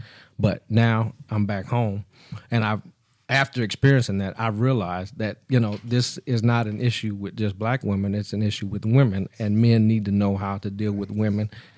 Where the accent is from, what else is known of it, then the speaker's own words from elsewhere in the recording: Los Angeles, California, United States; moved away; also born or lived in Atlanta; When I was a transplant from Los Angeles to Atlanta, I was mind blown by people actually speaking to me.